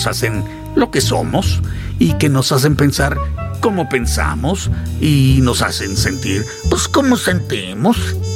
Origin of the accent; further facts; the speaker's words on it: Mexico; Somos muy mexicanos y a mucha honra.